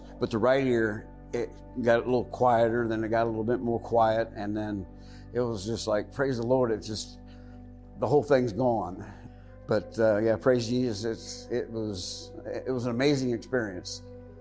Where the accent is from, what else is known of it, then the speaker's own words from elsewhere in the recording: Ohio, United States; I'm visiting my daughter Jamie from, I'm from Ohio. My daughter lives here. Jamie lives here in Houston.